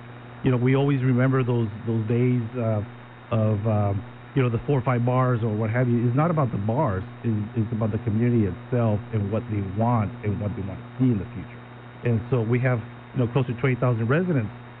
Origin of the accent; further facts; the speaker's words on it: Philadelphia, Pennsylvania, United States; I remember when we had the Gallagher Pool on Somerton Avenue. I lived across the street, across the city